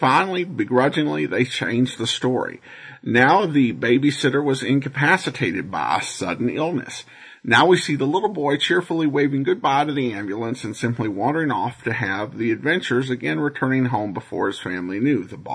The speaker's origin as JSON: {"language": "English", "country": "United States", "said": "as American listeners, we can kind of tell that this was an episode of a radio show."}